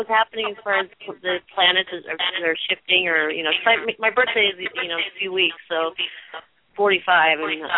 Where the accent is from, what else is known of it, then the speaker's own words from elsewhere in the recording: Corona, California, United States; born there; I was born in Corona, Corona, California, at 6:30 a.m.